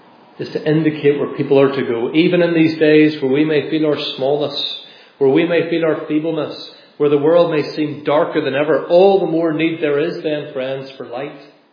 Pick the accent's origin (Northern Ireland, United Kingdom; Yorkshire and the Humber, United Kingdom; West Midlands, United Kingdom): Northern Ireland, United Kingdom; Limavady; My hometown is Limavady, a little town in the northwest of Ireland. It's not particularly impressive, but home's home.